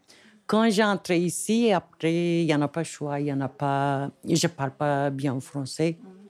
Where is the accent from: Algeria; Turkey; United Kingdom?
Turkey; French is a second language; Je suis turque.